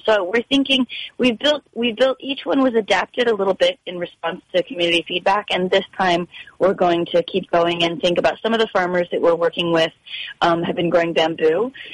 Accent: Florida, United States; I'm from Florida originally

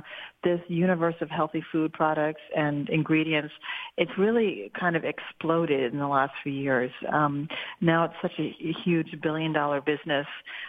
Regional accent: England, United Kingdom; now in New York, United States; I grew up in a household, we're all from England

